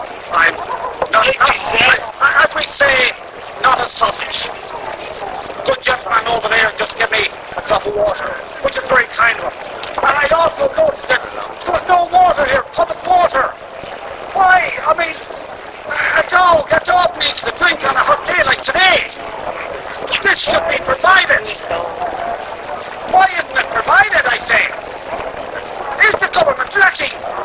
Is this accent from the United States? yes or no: no; Mullingar, Leinster, Ireland; I come from the middle of Ireland, a place called Mullingar. And a good place it is, and it's getting better.